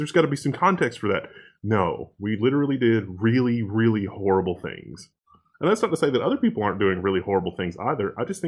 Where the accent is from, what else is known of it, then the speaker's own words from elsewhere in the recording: United States; To make a long story short, as an American, I don't think that anybody in this space is behaving innocently.